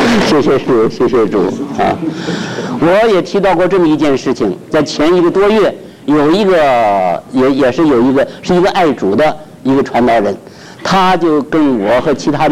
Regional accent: China; moved away as an adult; 我说我很惭愧，我土生土长在大陆，一直到1995年我才出来

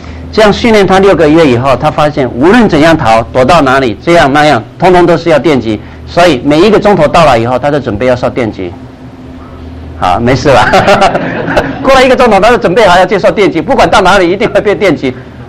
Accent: Taiwan; 我们台湾话叫做破小

